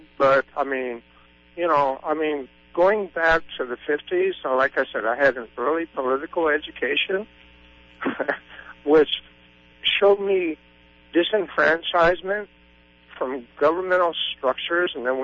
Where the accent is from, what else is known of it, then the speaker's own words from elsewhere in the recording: the South, United States; when I was in grade school, I had an early one growing up in the South.